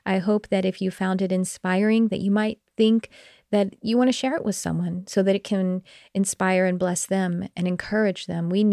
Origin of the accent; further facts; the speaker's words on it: Fort Worth, Texas, United States; By the way, I'm from Fort Worth, so maybe I'll see you in Dallas.